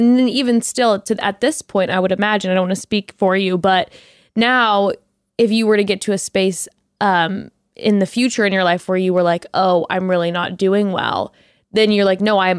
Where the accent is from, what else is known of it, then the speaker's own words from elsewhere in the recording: California, United States; growing up in Orange County and then specifically like in the space that I grew up in, I had a very similar experience